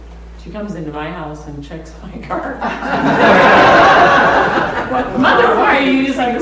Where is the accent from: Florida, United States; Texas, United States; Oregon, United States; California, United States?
Oregon, United States; Portland; from Portland, Oregon.